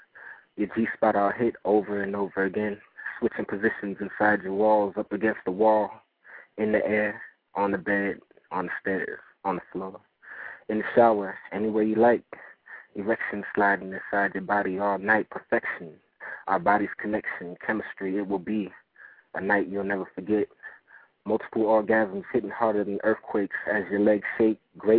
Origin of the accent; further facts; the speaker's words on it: Rochester, New York, United States; also born or lived in Bronx; now in Atlanta, United States; Raised on Rochester, New York, 585. You know what I mean? But I'm out in Atlanta right now